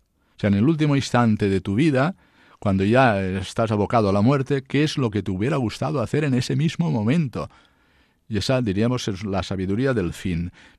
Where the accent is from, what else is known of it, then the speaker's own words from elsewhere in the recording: Cocentaina, Valencian Community, Spain; estaban allí en mi pueblo Cocentaina, y nos gustaba pues subir arriba, porque no lo teníamos permitido, pero de vez en cuando nos metíamos en los rincones donde habitaban los frailes.